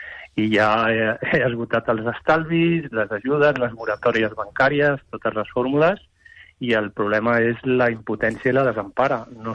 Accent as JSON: {"language": "Catalan", "town": "Vilassar de Mar", "region": "Catalonia", "country": "Spain", "said": "De Vilassar de Mar."}